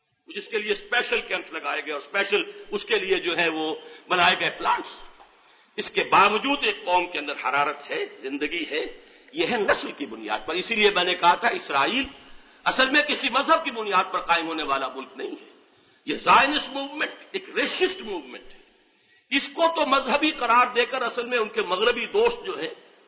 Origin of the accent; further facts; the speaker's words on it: Pakistan; ہمارے ہاں میں یہ کہا کرتا ہوں کہ ہندوستان جس سے کٹ کر ہم ایک ملک بنے ہیں وہ بھی قومیتوں اور نسلوں کی ایک کھچڑی ہے.